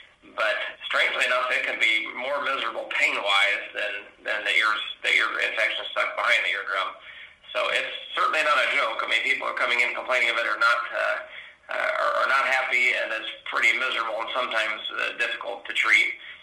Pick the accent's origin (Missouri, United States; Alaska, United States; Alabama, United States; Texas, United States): Missouri, United States; St. Louis; I grew up around the St. Louis area